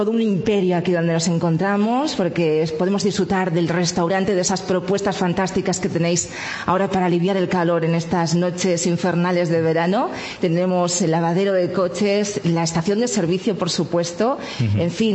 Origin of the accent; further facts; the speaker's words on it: Cáceres, Extremadura, Spain; yo vengo de Cáceres, precisamente, y allí no encuentro un lugar como este tan amplio